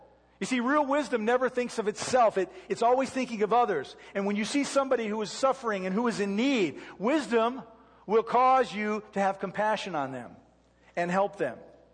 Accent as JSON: {"language": "English", "town": "Detroit", "region": "Michigan", "country": "United States", "tie": "born or raised there", "said": "You know, growing up in Detroit, we had a terrible NFL team in the Detroit Lions."}